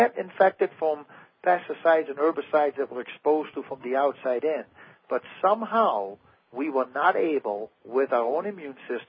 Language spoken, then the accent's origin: English; Netherlands; and I'm from the Netherlands myself.